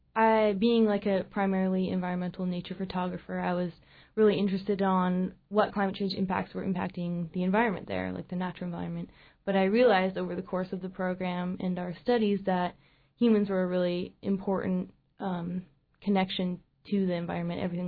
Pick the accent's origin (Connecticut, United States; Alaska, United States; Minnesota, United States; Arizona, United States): Alaska, United States; Sitka; So I guess growing up in Sitka, obviously fell in love with the environment at a young age